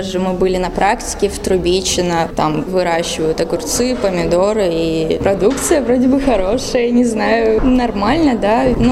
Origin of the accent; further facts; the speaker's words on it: Transnistria, Moldova; now in Russia; Нет, я не из Великого Новгорода, я из Молдовы.